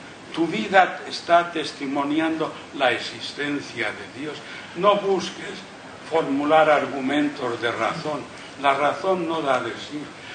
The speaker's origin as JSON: {"language": "Spanish", "region": "Balearic Islands", "country": "Spain", "said": "Yo nací en la isla de Mallorca, por tanto, soy mallorquín."}